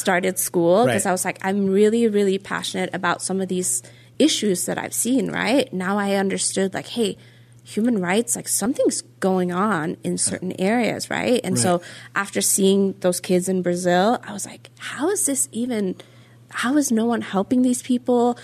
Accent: Norway; English is a second language; And so because I'm Norwegian, we work with 24 hours, like military time, right?

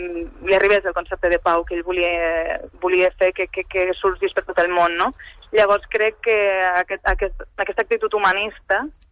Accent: Catalonia, Spain; em vaig donar compte que si alguna cosa som els catalans és això

